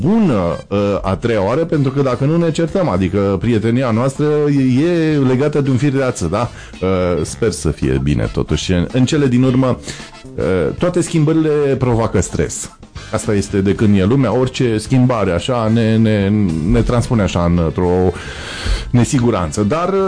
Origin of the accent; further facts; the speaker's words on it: Hunedoara, Hunedoara County, Romania; also born or lived in Deva; now in Timișoara, Romania; Eu am venit din Hunedoara, oraș fără teatru, am ajuns în Deva, oraș fără teatru